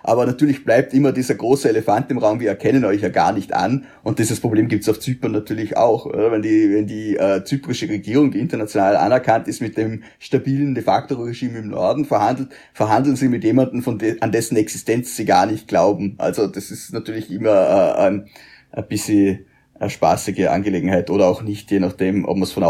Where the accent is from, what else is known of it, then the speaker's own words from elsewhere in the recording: Vorarlberg, Austria; Ich bin Vorarlberger und ich bin Österreicher und ich bin Europäer.